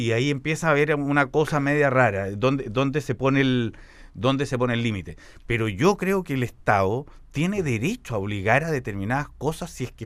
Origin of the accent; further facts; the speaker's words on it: Chile; este servicio que hemos acordado los chilenos que me debe